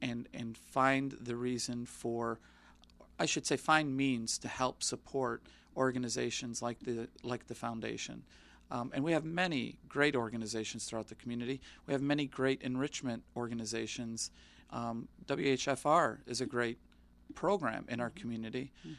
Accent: Detroit, Michigan, United States; now in Dearborn, United States; I was born and raised in Detroit, product of Detroit Public Schools

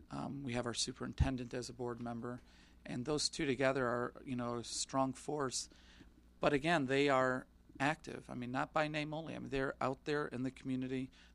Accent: Detroit, Michigan, United States; now in Dearborn, United States; I was born and raised in Detroit, product of Detroit Public Schools

